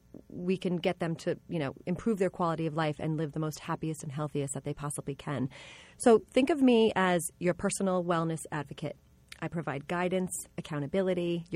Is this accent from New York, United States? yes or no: yes; New York, United States; I'm a New Yorker. I love my pizza.